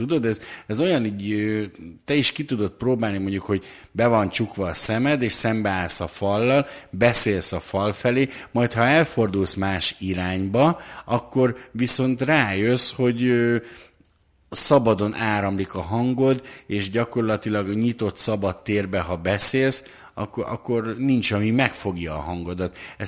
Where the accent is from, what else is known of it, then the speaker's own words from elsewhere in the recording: Hont, Nógrád, Hungary; also born or lived in Balassagyarmat; Én egy Nógrád megyei kis faluban, Honton éltem nagyon-nagyon sokáig. Balassagyarmaton születtem